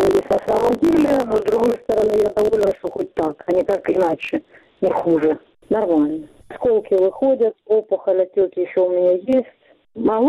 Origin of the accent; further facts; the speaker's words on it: Donetsk, Donetsk Oblast, Ukraine; война в Донецк, пришла война в мой родной город, в мой дом